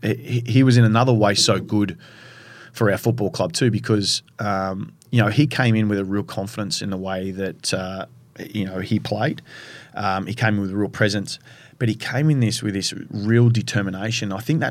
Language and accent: English; Queensland, Australia; For me, growing up in Queensland, you're ridiculed as an AFL player.